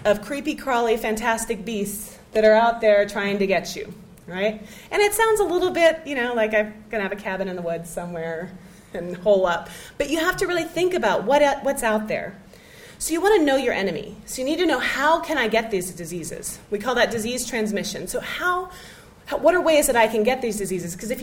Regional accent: Texas, United States; I'm from Texas, so I can say that.

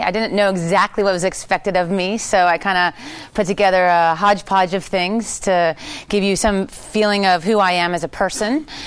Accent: Indiana, United States; I grew up in the Midwest, in a very rural part of the world, on a farm in Indiana.

